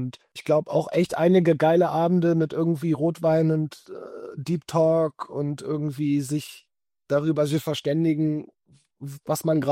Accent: Berlin, Germany; Also, ich bin ein in Berlin aufgewachsener Sohn schottischer Eltern.

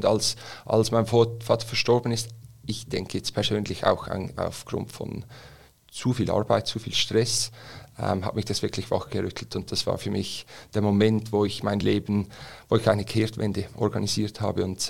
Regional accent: Rapperswil, St. Gallen, Switzerland; Ich bin in Rapperswil aufgewachsen, bin zur Schule gegangen, habe dann die Kantonsschule besucht im Toggenburg in Wattwil, weit weg von den Weltmeeren.

